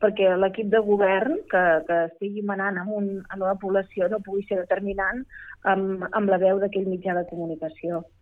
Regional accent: Figueres, Catalonia, Spain; jo soc de l'Alt Empordà i soc de Figueres

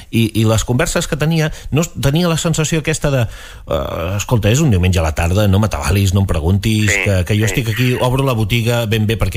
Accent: Pals, Catalonia, Spain; o potser és perquè jo sóc de Pals

